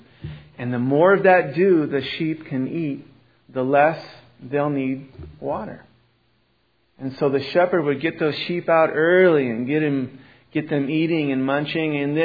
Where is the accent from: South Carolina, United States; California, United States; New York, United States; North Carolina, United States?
California, United States; Los Angeles; I'm from Los Angeles.